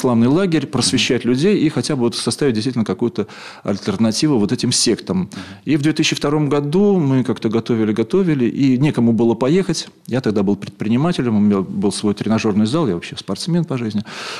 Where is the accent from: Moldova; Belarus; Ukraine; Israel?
Ukraine; Sevastopol, Crimea; now in Saint Petersburg, Russia; И вот я учился, когда я из Севастополя приехал в Петербург, в Ленинград тогда, в Ленинград, в 78-м году.